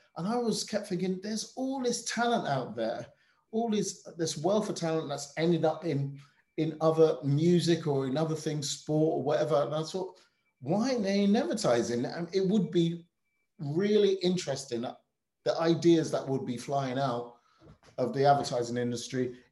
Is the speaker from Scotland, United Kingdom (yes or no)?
yes; Scotland, United Kingdom; I was from Scotland, I was from Clapham